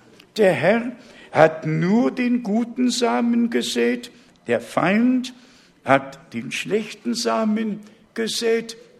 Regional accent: Warmian-Masurian Voivodeship, Poland; born there; Ich bin ja auf der Landwirtschaft geboren, habe ich auch schon einige Male gesagt, ungefähr auf halbem Wege zwischen Danzig und Königsberg.

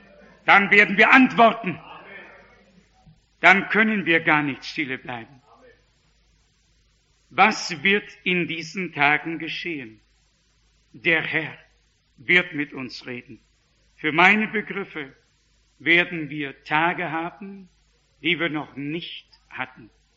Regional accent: Northern Germany, Germany; Ich als Norddeutscher, als von Natur aus bis oben hin zugeschnürt, habe begonnen, in die Hände zu klatschen.

